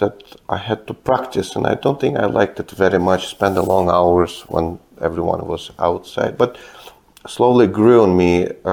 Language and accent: English; Kyiv, Ukraine; also born or lived in Moscow, Russia; now in United States; I was born in Kyiv, Ukraine. I grew up in Ukraine and Moscow, Russia. That's when I received my early education. And then 1989, me and my family moved to United States.